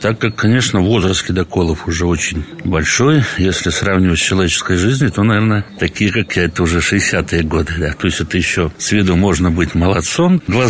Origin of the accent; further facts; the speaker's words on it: Belarus; я родом из Беларуси